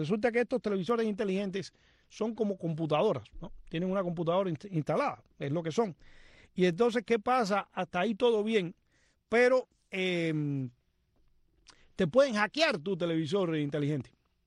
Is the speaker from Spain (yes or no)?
no; Cuba; moved away; hace 25 años que salí de Cuba